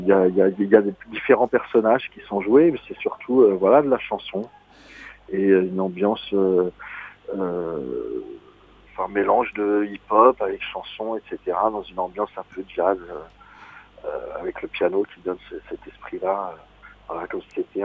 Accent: Paris, Île-de-France, France; Il y a beaucoup de titres sur Paris parce que je suis parisien. Moi, j'ai grandi dans cette ville et j'y habite depuis 40 ans maintenant.

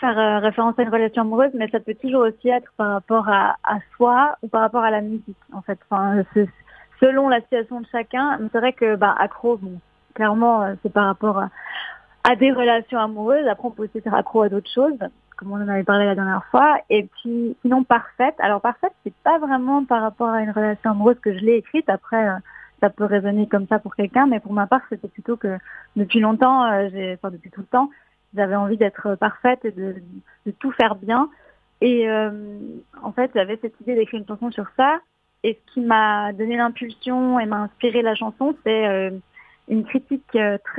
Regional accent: Fribourg, Switzerland; Alors, je suis chanteuse et je viens de Fribourg en Suisse.

